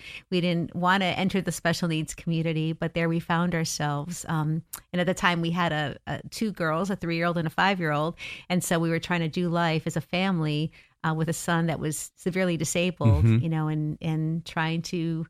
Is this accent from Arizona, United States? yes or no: no; Chicago, Illinois, United States; Yeah, well, I'm a girl from Chicago. I'm a city girl.